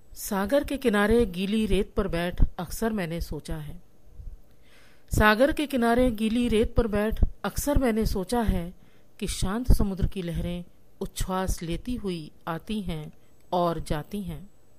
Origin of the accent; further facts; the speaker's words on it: Delhi, India; दिल्ली से हूँ